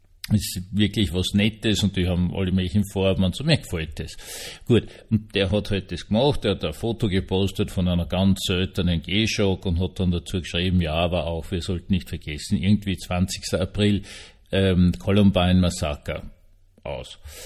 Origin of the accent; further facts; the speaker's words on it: Vienna, Austria; Also, ich bin ja Österreicher, Wiener, unmittelbar neben dem Schloss Schönbrunn aufgewachsen.